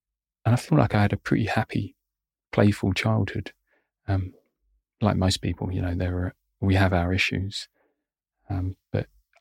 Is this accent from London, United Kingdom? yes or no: yes; Bexleyheath, London, United Kingdom; I was born in Greenwich in South London, and I grew up in the sort of North Kent, South London areas, Bexley Heath and Welling, Plumstead and places like that. I grew up in a relatively affluent household, so quite a stable home.